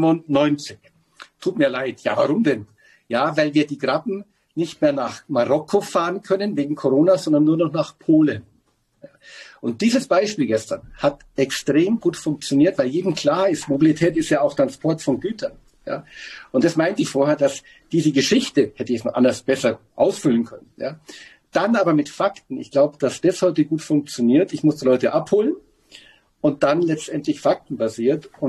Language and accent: German; Bavaria, Germany; Ich als Bayer